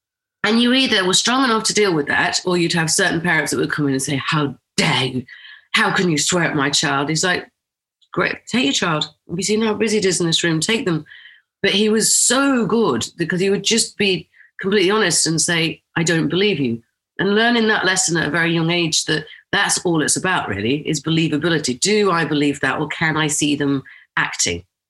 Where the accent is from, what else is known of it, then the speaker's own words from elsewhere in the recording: Rochdale, North West England, United Kingdom; We had a middle school system where I grew up in Rochdale